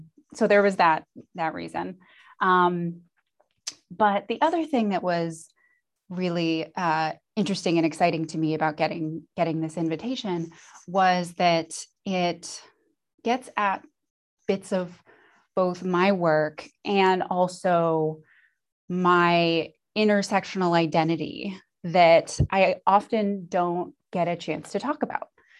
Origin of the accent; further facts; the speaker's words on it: Nambe Pueblo, New Mexico, United States; It translates to willow flower. I am from Nambe Pueblo.